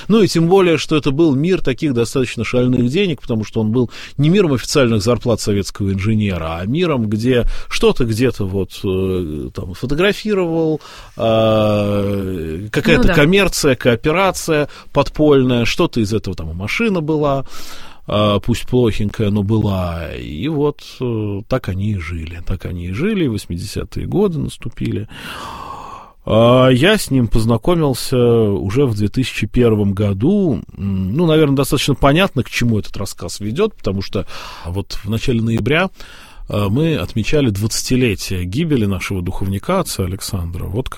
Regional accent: Moscow, Russia; там мы из Москвы

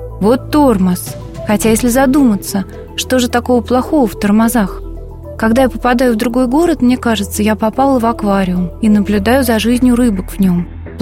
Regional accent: Moscow, Russia; я профессиональный москвич.

